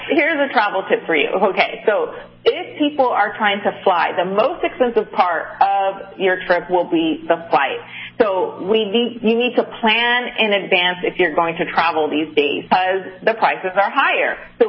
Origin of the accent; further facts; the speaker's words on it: Los Angeles, California, United States; I grew up in Los Angeles, and our family was on the East Coast.